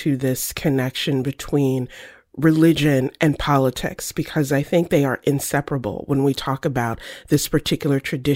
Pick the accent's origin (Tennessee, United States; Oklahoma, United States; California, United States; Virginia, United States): Virginia, United States; it sounds a lot like my upbringing growing up in the Bible Belt in Virginia, the home of Liberty University, the Moral Majority Movement, so many overlaps.